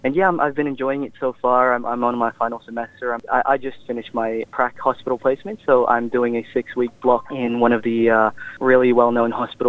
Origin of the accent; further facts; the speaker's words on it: Dubai, United Arab Emirates; I grew up in Dubai, UAE, but my parents raised me up with the Filipino culture, and yeah, we've always had Catholic religion growing up